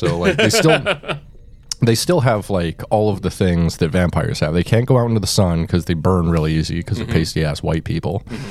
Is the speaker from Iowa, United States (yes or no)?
no; Alaska, United States; growing up in Alaska, where... Fun fact, there's one bus... that goes to my home from my hometown to Anchorage